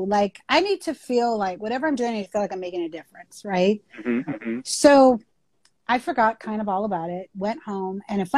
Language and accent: English; California, United States; And so, I'm originally from the Bay Area. And so I lived still in Northern California and I was working in Marin County